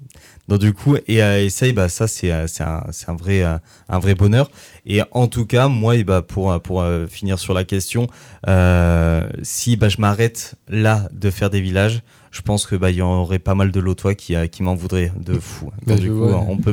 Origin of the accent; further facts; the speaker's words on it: Normandy, France; je viens de Normandie à la base, mais ils m'ont adopté